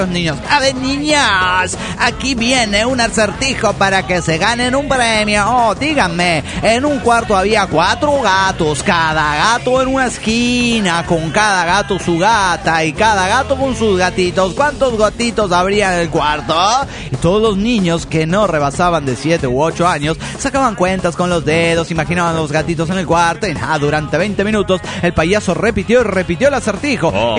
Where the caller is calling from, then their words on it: Villahermosa, Tabasco, Mexico; de Villahermosa, Tabasco, México.